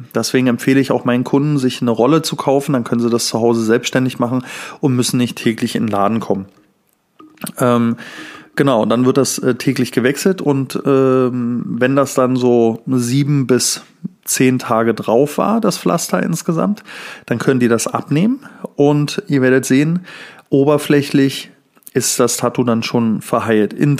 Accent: Thuringia, Germany; Salzwasser kenne ich noch als Kind. Ich komme aus Thüringen, aus einem Sohlebad-Kurort

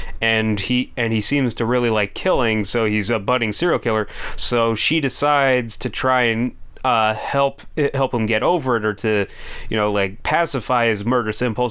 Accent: Boston, Massachusetts, United States; a big monster battle happen in my hometown of Boston.

